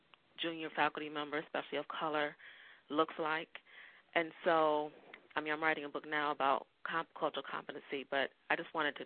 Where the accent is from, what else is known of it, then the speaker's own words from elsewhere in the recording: Indiana, United States; Yes, I'm from Indiana, and I just wanted to make a comment as you move forward.